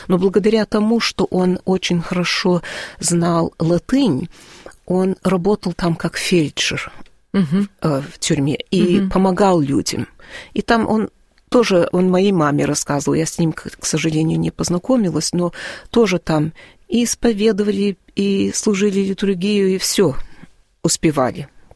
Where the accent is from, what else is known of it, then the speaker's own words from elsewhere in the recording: New York, United States; мы росли в Куинс, в Нью-Йорке, это часть Нью-Йорка